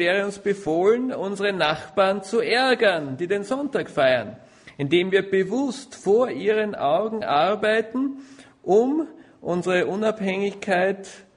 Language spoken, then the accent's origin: German; Vienna, Austria; now in Bonhofen, Austria; Ich persönlich bin froh, als Wiener, dass ich hier am Land in Bonhofen jetzt leben kann.